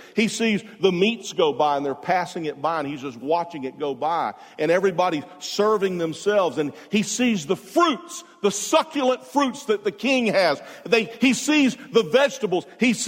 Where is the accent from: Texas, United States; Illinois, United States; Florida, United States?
Florida, United States; Jacksonville; You know, I'm from Jacksonville. I went to a pastor's meeting. It was over, and forgive me here, a little tender. I went to a pastor's meeting over in the south side of Jacksonville where I grew up. I grew up on the south side.